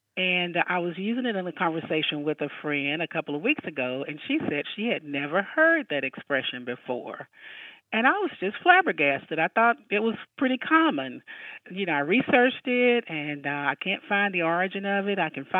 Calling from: Midland, Georgia, United States; I'm calling from Midland, Georgia.

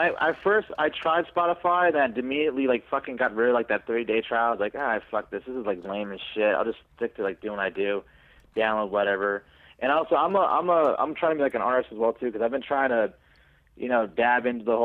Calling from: Calgary, Alberta, Canada; from Calgary, Alberta.

